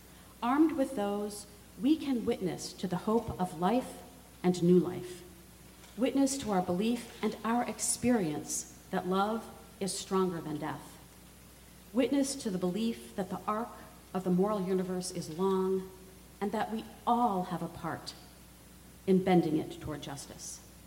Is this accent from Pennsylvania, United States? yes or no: yes; Philadelphia, Pennsylvania, United States; Maybe it clicked for me because Philadelphia is my hometown.